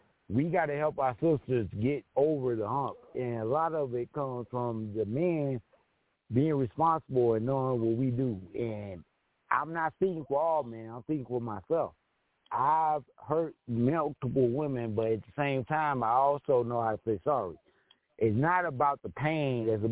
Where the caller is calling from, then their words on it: Mesa, Arizona, United States; Hey, man, I'm calling from Mesa, Arizona.